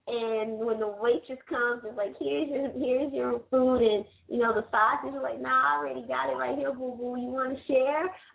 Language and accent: English; North Carolina, United States; No, I'm from North Carolina, but I have a big fan base up there.